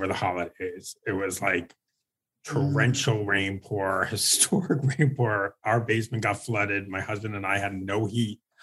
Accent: New York, United States; I mean, I'm from New York. So for me, it was just, you know, a beautiful love letter to New York.

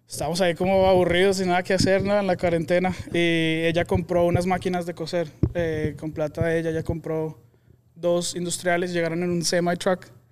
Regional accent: Bogotá, Bogotá Capital District, Colombia; now in United States; yo crecí en Colombia, nací en Bogotá.

